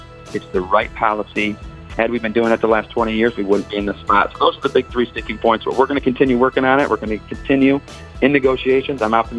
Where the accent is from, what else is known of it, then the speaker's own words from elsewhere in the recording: Michigan, United States; Obviously, I'm from Northern Michigan.